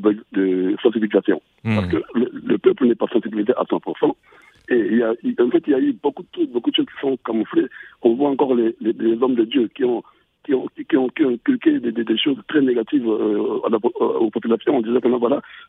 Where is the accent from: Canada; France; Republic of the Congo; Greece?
Republic of the Congo; Moi, je suis du Congo, Brazzaville. Ce sont mes voisins en face.